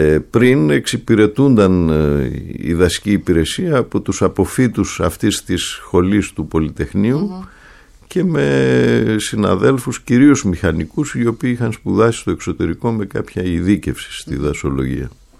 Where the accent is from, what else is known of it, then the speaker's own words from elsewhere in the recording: Northern Greece, Greece; παρότι είμαι Βορειοελλαδίτης